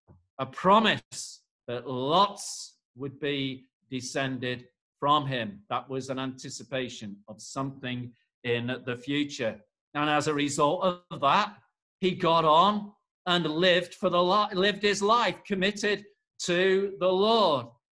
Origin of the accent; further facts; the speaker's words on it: Knutsford, North West England, United Kingdom; born there; I was born in Knutsford in Cheshire.